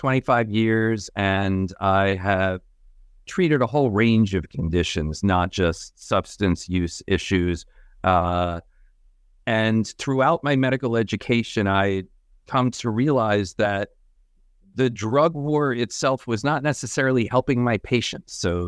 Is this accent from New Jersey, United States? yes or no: yes; New Jersey, United States; my home state of New Jersey flipped several years ago.